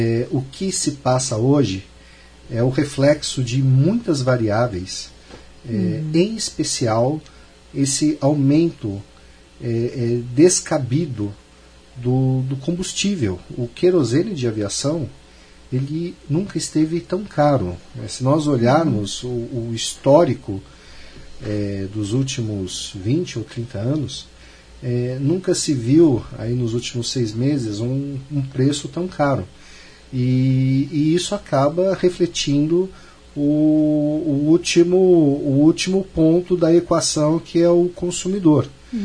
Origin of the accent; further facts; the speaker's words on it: Ribeirão Preto, São Paulo, Brazil; Eu sou também de Ribeirão Preto, então a minha cidade natal também faz parte desse polo regional importante do interior do Brasil